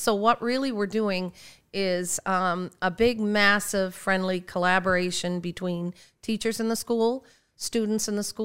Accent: Halifax, Nova Scotia, Canada; I am from Halifax, Nova Scotia.

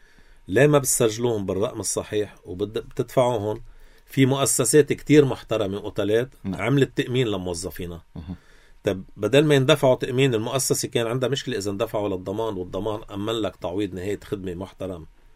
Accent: Lebanon; نحن كلبنانية

